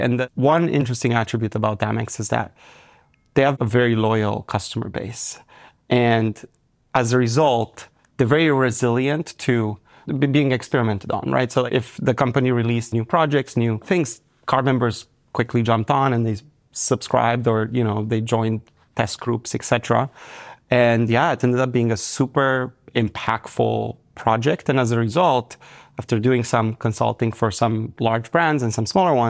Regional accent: Romania; I was born and raised in Romania, and I've been building technology ever since I was in fifth grade.

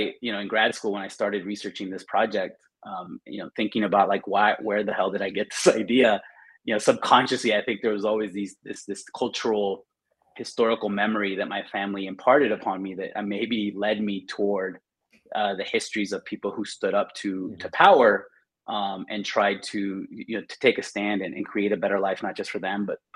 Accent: California, United States; just in time for me to be born in the U.S. So I grew up in California in an undocumented household, well, mixed status, right?

